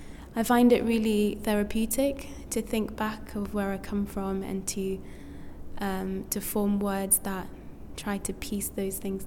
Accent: France; accent: French; English is a second language; I knew they wouldn't understand, and when I did speak, some would mock my French accent.

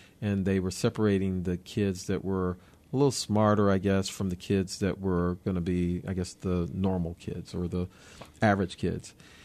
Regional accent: Florida, United States; I grew up in Florida, so this the South. I was in a segregated school.

